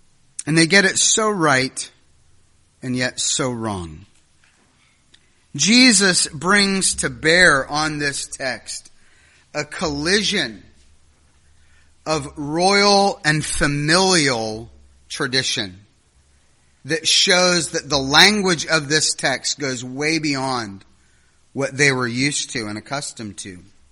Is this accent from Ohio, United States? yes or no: yes; Ohio, United States; I mean, you know, I grew up in Ohio.